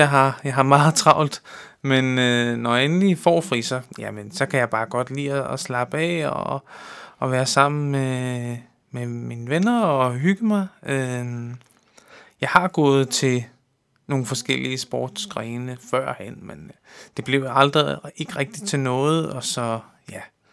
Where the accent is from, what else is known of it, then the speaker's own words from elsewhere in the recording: Amager, Capital Region of Denmark, Denmark; Jeg er opvokset her på Amager, så er jeg også gået i skole her på Amager, og gymnasie på Amager, og så hele mit liv, det har jeg været på Amager faktisk.